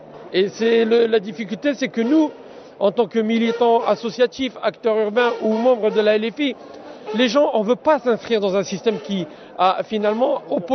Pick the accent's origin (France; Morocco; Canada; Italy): France; Nous, on est des Français, entre guillemets, nés en France de 3-4 générations.